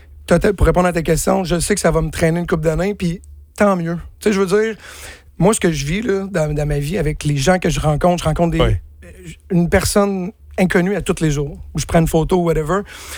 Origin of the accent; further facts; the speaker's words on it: Saint-Jean-sur-Richelieu, Quebec, Canada; J'ai grandi à Saint-Jean-sur-Richelieu. Je suis né là-bas. Je suis toujours resté un peu dans mon petit patelin.